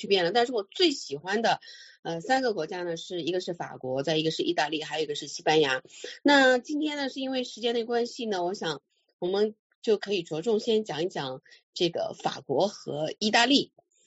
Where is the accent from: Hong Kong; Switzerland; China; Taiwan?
Switzerland; 因为长期小的时候一直在瑞士嘛